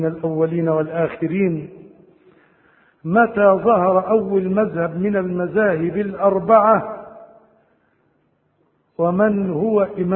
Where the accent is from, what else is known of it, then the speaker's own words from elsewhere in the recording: Egypt; أقول لك واحد فصل بدلة جديدة عندنا في مصر وجيه يصلي